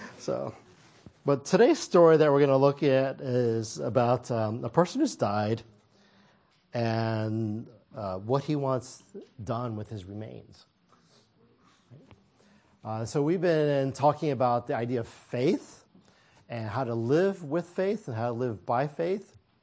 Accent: St. Louis, Missouri, United States; I grew up in St. Louis, Missouri.

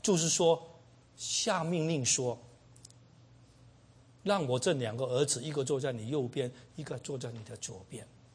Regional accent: China; 我们中国人都比较喜欢左右左右

